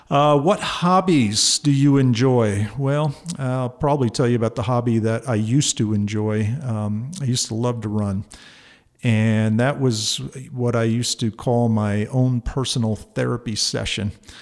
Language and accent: English; New Jersey, United States; born there; I was born in northern New Jersey, but my parents are from Germany. And they were German missionaries who went to the South Pacific, a little island called Manus Island.